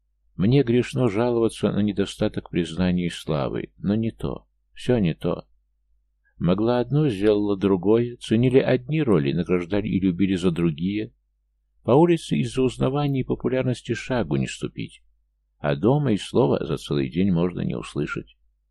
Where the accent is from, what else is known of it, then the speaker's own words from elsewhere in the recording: Taganrog, Rostov Oblast, Russia; born there; меня тоже родила мать, о занятости своих теток ничего сказать не могу, не знаю. Но родила не в Москве, а в Таганроге. Замечательный город, к тому же быть землячкой Чехова почетно.